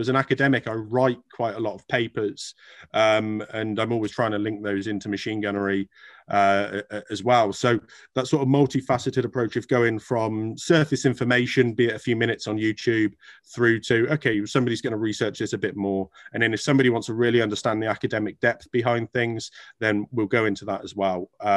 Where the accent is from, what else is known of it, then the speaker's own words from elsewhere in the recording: United Kingdom; because we're British and we make tea.